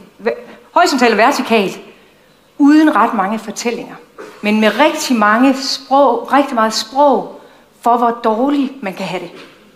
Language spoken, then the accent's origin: Danish; North Denmark Region, Denmark; Og så kommer jeg faktisk fra Nordjylland, hvis I skulle være tvivl.